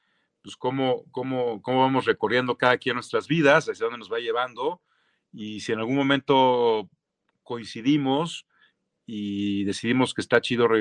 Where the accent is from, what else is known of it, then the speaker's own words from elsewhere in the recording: Ciudad Satélite, State of Mexico, Mexico; Sí, yo soy de Satélite, vivo aquí en Lomas Verdes.